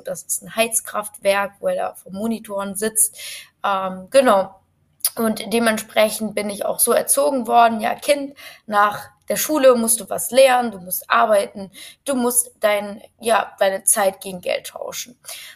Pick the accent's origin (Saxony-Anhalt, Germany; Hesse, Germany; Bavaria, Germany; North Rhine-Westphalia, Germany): Hesse, Germany; Frankfurt; Also ich komme natürlich aus Deutschland, wie man wahrscheinlich unschwer auch hören kann. Aus Frankfurt tatsächlich, bin dort aufgewachsen, habe dort eigentlich mein Leben lang gewohnt. Also ich bin eigentlich eine richtig, richtig deutsche Kartoffel. Ja, meine Eltern sind auch beide deutsch.